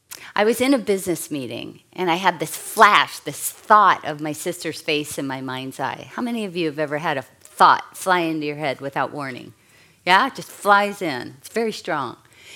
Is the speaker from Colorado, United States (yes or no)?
no; Hawaii, United States; I said, well, you heard in the introduction I'm from Hawaii, and I'm fair.